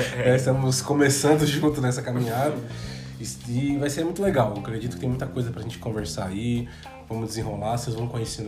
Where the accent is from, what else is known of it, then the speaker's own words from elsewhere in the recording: Itapecerica da Serra, São Paulo, Brazil; also born or lived in Santo Amaro; Eu nasci em Santa Amaro, mas cresci a minha vida inteira, fui de Itapecerica da Sé durante 28 anos, né?